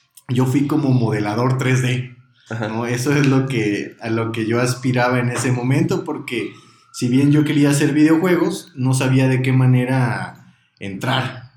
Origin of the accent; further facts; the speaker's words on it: Matamoros, Tamaulipas, Mexico; now in Guadalajara, Mexico; Que yo me vine a Guadalajara porque no soy originario de aquí, soy de Matamoros, Tamaulipas, de allá de la frontera.